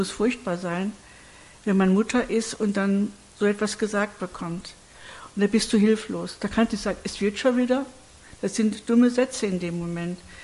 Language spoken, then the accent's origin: German; Augsburg, Bavaria, Germany; also born or lived in Penzberg; Inzwischen wohne ich ja in Augsburg seit 4 Jahren. Es ist halt meine Heimat. Ich war sehr gerne in Penzberg. Aber als ich krank wurde, hat meine Familie gesagt, komm zurück nach Augsburg. Und so bin ich nach Augsburg gezogen.